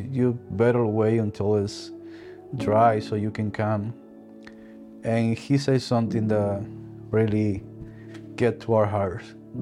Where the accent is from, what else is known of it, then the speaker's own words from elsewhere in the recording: Dominican Republic; English is a second language; I grew up in Dominican Republic on top of the mountain.